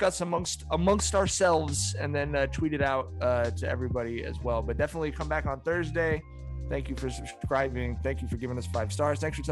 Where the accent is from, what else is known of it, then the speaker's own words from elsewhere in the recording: West Coast, United States; And I grew up on the West Coast in a city with Black people.